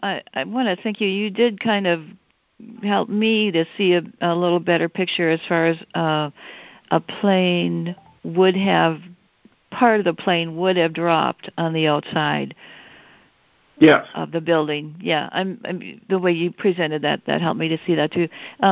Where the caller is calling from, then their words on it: Grand Portage, Minnesota, United States; I'm calling from Grand Portage.